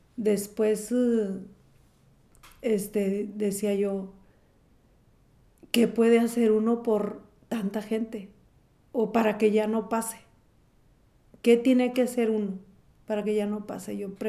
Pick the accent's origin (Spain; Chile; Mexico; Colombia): Mexico; San Pedro de las Colonias, Coahuila; born there; yo nací en San Pedro de las Colonias, Coahuila